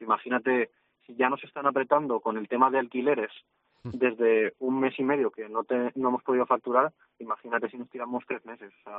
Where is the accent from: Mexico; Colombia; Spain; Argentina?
Spain; Paiporta, Valencian Community; now in Chiva, Spain; yo soy de Paiporta, yo soy paiportino. Uh-huh. Y entonces toda mi familia está allí. Yo me vine a vivir aquí a Chiva por cercanía al taller en enero, va a hacer un año.